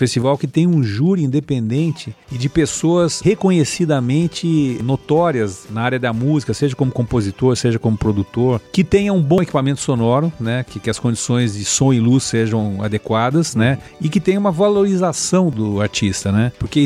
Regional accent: Avaré, São Paulo, Brazil; Um era de criar um evento importante em Avaré, que era minha cidade natal

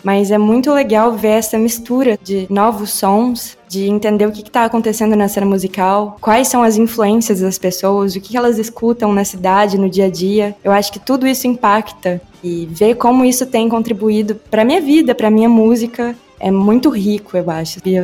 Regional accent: Uberlândia, Minas Gerais, Brazil; moved away as an adult; now in Belo Horizonte, Brazil; Eu nasci e fui criada em Uberlândia e me mudei para Belo Horizonte em 2022. Esse ano completa 2 anos que eu tô aqui.

